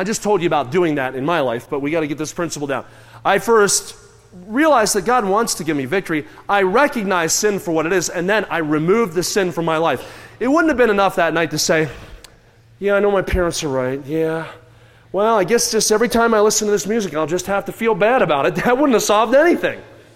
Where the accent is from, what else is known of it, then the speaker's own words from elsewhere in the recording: Kansas City, United States; I'm from Kansas City, so I often am traveling through St. Louis, Missouri on my way somewhere.